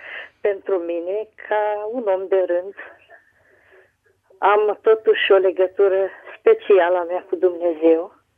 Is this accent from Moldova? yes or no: no; Sfântu Gheorghe, Covasna County, Romania; Sunt în alt loc acum. Sunt de la Sfântul Gheorghe, dar urmăresc unde mă aflu